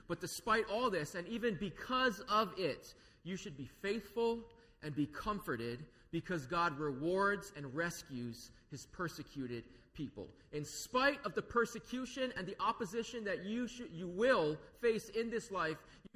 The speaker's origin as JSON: {"language": "English", "town": "Lanai", "region": "Hawaii", "country": "United States", "tie": "born or raised there", "said": "I was bullied a little bit when I was growing up on Lanai because I was a hapa-haole homeschooled boy, and in Hawaii, in a small town, that makes for a bad combination."}